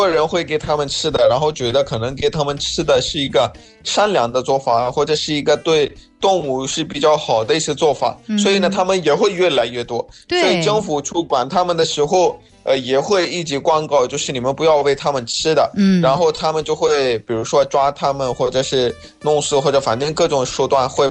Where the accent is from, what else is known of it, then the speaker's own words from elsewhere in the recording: Pakistan; Chinese is a second language; 我们巴基斯坦在每日都是 Subco Allah Office。